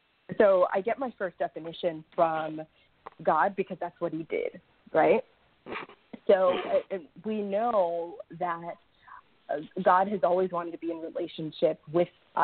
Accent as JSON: {"language": "English", "region": "Florida", "country": "United States", "tie": "born or raised there", "also_born_or_lived": "New York", "said": "So I lived in New York for 12 years, and I moved back to my hometown, South Florida."}